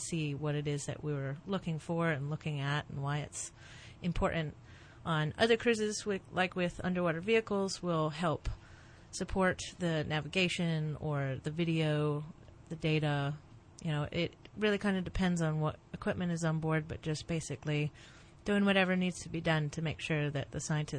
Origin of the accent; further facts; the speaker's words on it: New England, United States; I'm from New England, and I missed most of the snowstorms back home